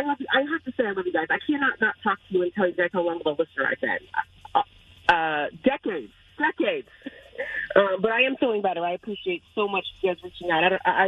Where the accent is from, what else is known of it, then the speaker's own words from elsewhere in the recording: Phoenix, Arizona, United States; now in Dallas, United States; I am visiting my parents in Phoenix, Arizona. I'm living in Dallas now, but I grew up in Phoenix.